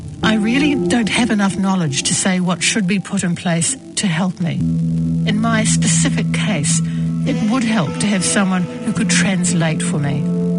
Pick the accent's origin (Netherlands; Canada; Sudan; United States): Sudan; moved away as an adult; also born or lived in Chad; now in New Zealand; Originally, I came to New Zealand from Sudan on the 20th of July, 2012. I had lived in a refugee camp in Chad for 8 years.